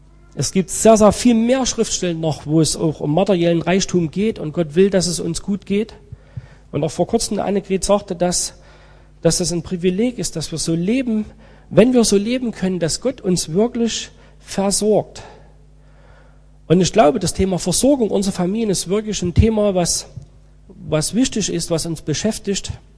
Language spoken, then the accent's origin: German; Germany; also gerade für die in meinem Alter oder älter, die wirklich noch richtig bewusst aufgewachsen sind in der DDR.